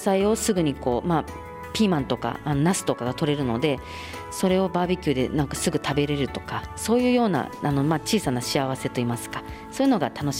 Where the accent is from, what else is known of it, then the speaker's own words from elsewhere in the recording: Tokyo, Japan; now in Tomioka, Japan; 私は東京都大田区の出身になります。